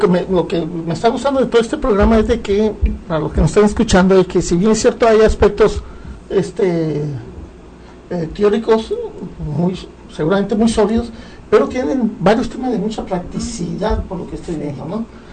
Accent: Mazatlán, Sinaloa, Mexico; Ya Radio UAS escucha en Mazatlán. Entonces, ya somos, por fin llegamos a mi tierra

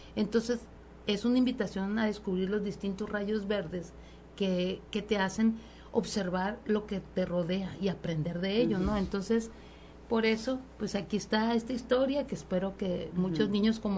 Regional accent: Sinaloa, Mexico; Soy una mujer sinaloense, orgullosa de su tierra, que escribe temas sobre las infancias

